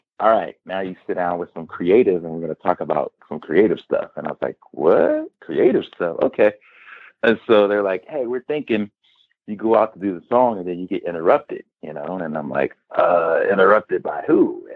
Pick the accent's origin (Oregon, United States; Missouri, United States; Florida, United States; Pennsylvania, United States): Pennsylvania, United States; Philadelphia; now in Phoenix, United States; I'm from Philly, and ROH has a lot of their roots in Philadelphia as well.